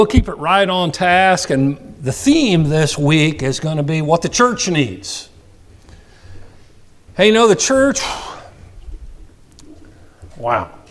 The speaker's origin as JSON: {"language": "English", "region": "Kansas", "country": "United States", "tie": "born or raised there", "said": "I never, growing up in South Central Kansas"}